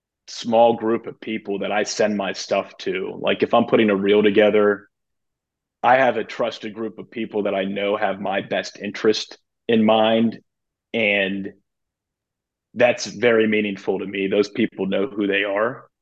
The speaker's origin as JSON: {"language": "English", "town": "Pittsburgh", "region": "Pennsylvania", "country": "United States", "said": "Buddy of mine, so I'm from Pittsburgh. Buddy of mine who went to a rival high school"}